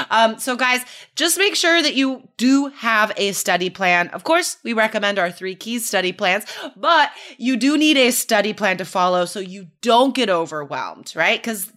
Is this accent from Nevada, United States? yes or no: yes; Carson City, Nevada, United States; Well, I was born and raised in Carson City, Nevada